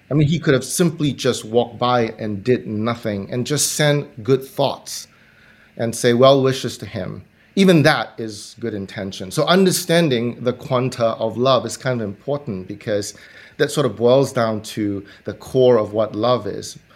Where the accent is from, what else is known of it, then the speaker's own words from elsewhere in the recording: Singapore; I grew up in Singapore.